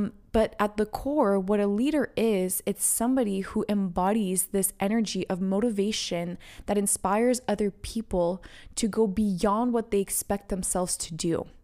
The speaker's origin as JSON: {"language": "English", "town": "Montreal", "region": "Quebec", "country": "Canada", "tie": "born or raised there", "said": "Of course, is she not from my hometown in Montreal?"}